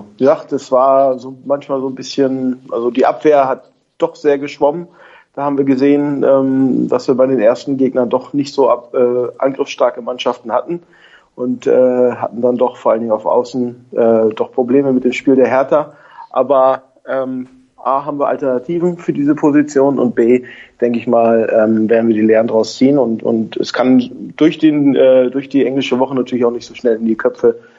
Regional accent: Schleswig-Holstein, Germany; ich komme aus Schleswig-Holstein, also Einzugsgebiet dieses Sportvereins an der Müllverbrennungsanlage.

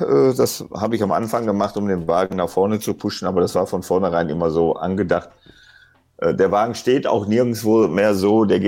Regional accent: Duisburg, North Rhine-Westphalia, Germany; Das ist der Ortsteil, wo ich aufgewachsen bin in Duisburg.

